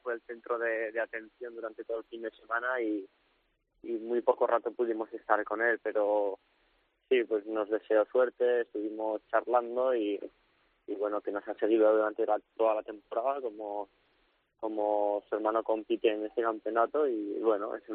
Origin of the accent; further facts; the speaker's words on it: Falces, Navarre, Spain; Sí, pues me llevé el pañuelo de falces porque la verdad es que mi pueblo me quiere un montón y me siguen durante todas las carreras